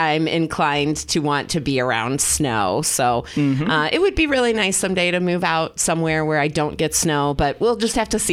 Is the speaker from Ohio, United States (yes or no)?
yes; Cleveland, Ohio, United States; now in Columbus, United States; I grew up in the Cleveland area, and I was small, but I was alive during the blizzard of 78.